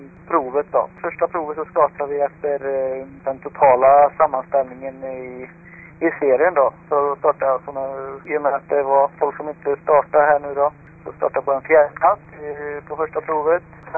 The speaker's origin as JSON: {"language": "Swedish", "region": "Västra Götaland County", "country": "Sweden", "said": "Lite liknar det upplägget vi har på vindkuppen hemma i Skaraborg."}